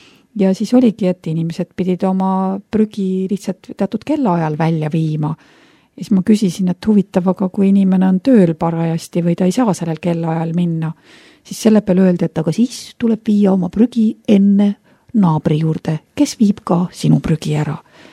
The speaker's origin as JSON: {"language": "Estonian", "region": "Mulgimaa", "country": "Estonia", "tie": "born or raised there", "said": "mina olen kasvanud Mulgimaal täiesti nii-öelda teises Eesti otsas"}